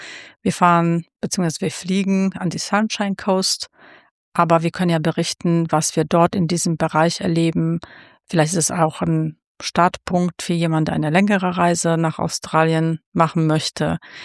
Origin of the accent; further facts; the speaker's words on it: North Rhine-Westphalia, Germany; Ich komme aus Nordrhein-Westfalen und bin Kommunikationsdesignerin.